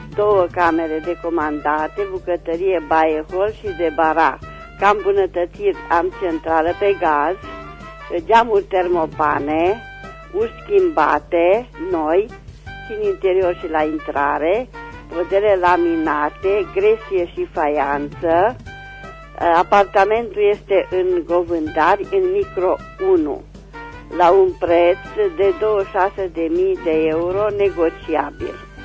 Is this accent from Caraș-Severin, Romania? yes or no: yes; Reșița, Caraș-Severin, Romania; sunt din Reșița și am de vânzare un apartament în Reșița